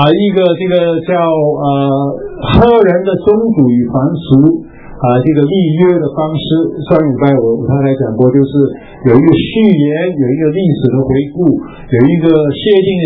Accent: China; 然后就是我们中国人就是很晚才有这样的

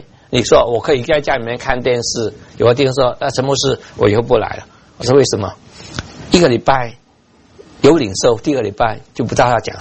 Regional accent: Taiwan; 我是在台湾学校长大的，

